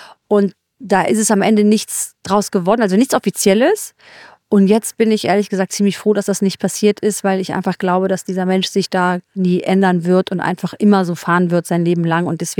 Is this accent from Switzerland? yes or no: no; Solingen, North Rhine-Westphalia, Germany; ich komme aus Solingen. Ja, bei uns ist die Zunge ein bisschen lockerer.